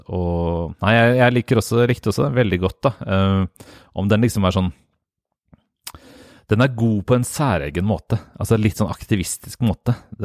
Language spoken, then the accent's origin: Norwegian; Fredrikstad, Østfold, Norway; det var jo et litt hardt kommunevalg her I min hjemby Fredrikstad.